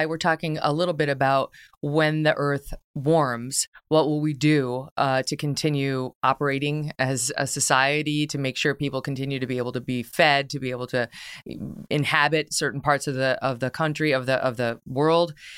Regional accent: United States; I'll always get food, I'm an American, right?

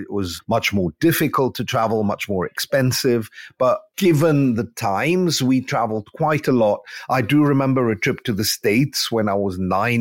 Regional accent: London, United Kingdom; born there; I was born in London. My parents were born in Cape Town and Athens. And then my grandparents on both sides were also born in different countries. So what is now Turkey and what is now Poland.

